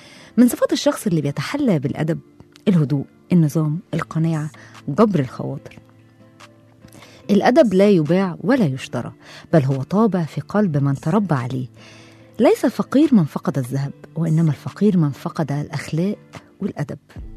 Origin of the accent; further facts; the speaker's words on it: Egypt; ويحمي بلدنا مصر وجنودنا إلى على الحدود